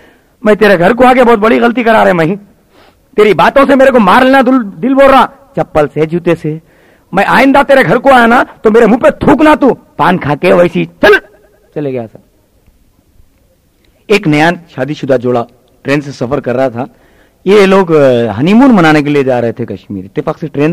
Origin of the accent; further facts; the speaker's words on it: Hyderabad, Telangana, India; आज से 30-40 साल पहले हमारे शहर हैदराबाद में नवाब लोग रहा करते थे